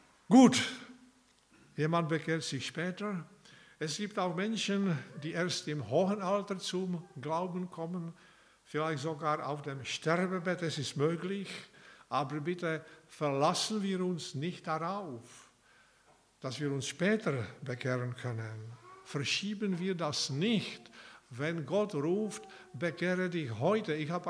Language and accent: German; Czechia; Mindestens bei uns zu Hause in Tschechien, da werde ich schon am zweiten Tag, glaube ich.